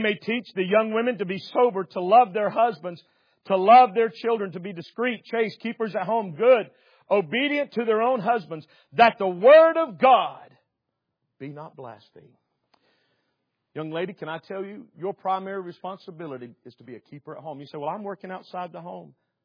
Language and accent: English; the South, United States; Amen, preacher. I'm from the South. That's what we say.